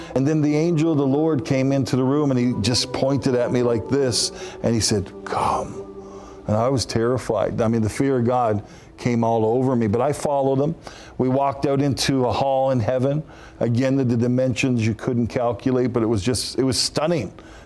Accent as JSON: {"language": "English", "country": "Canada", "said": "I'm from Canada, guys, and it's still winter."}